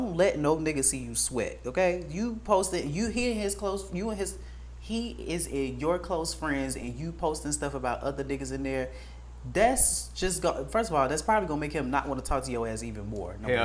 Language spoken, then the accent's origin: English; Atlanta, Georgia, United States; I'm from Atlanta, and I'm Mexican, and I'm also 20.